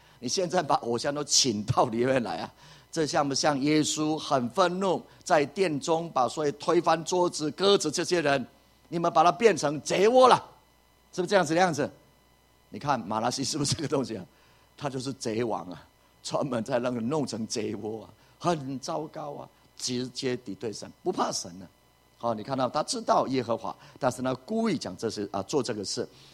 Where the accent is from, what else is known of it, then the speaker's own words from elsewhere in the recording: Puli, Nantou County, Taiwan; 因为我在埔里长大，四面环山，从小的时候就可能一个庙叫地母庙，其他都没有，很漂亮的一个盆地